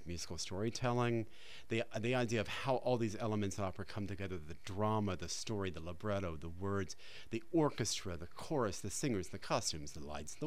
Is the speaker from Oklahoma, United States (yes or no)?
no; West Virginia, United States; I'm from West Virginia, so I can say that.